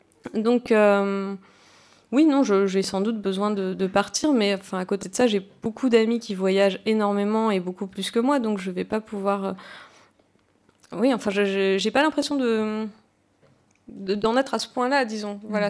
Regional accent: France; Je ne vais pas du tout essayer de renier le fait que je suis française ou autre. Au contraire, j'en suis absolument fière.

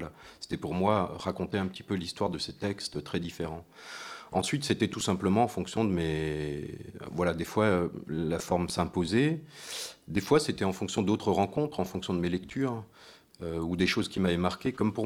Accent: Strasbourg, Grand Est, France; Alors, moi, je suis alsacien, hein, je viens de Strasbourg.

